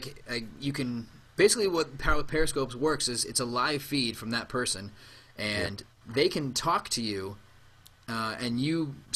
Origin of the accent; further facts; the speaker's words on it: Connecticut, United States; now in Hartford, United States